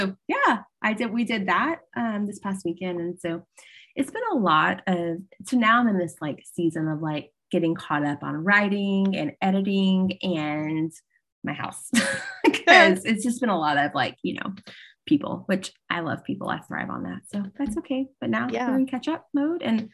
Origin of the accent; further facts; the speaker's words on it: Louisiana, United States; I mean, I grew up in Louisiana, right? So I'm like, I didn't really watch football, but two, if I did, it was like the Saints or the Tigers.